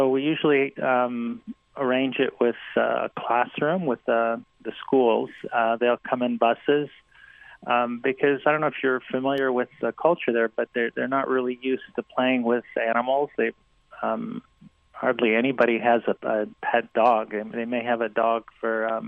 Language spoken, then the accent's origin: English; Palestine; moved away as an adult; now in United States; I'm actually from there. I'm from Palestine. I was born in Palestine. And then I came to America for college.